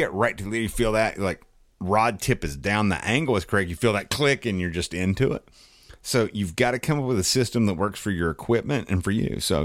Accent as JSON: {"language": "English", "region": "West Virginia", "country": "United States", "tie": "born or raised there", "said": "because growing up in West Virginia, we fish the Mud River and we fish Cave Run."}